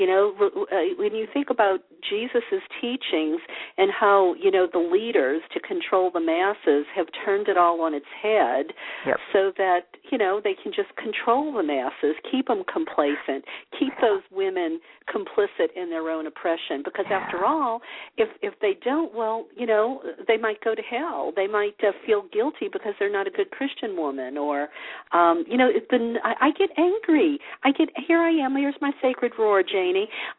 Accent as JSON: {"language": "English", "town": "New Orleans", "region": "Louisiana", "country": "United States", "tie": "born or raised there", "lives_now": "California, United States", "said": "I grew up in the South. I grew up in a Catholic bubble."}